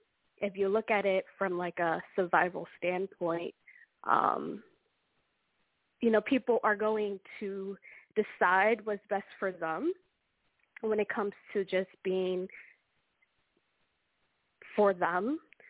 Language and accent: English; Pennsylvania, United States; I'm from Pocono Mountains. I'm on Lenape territory.